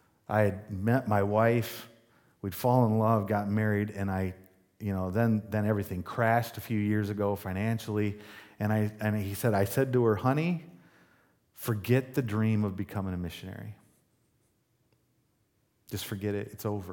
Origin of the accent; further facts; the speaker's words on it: Kansas, United States; Well, we're from, you know, the Kansas City side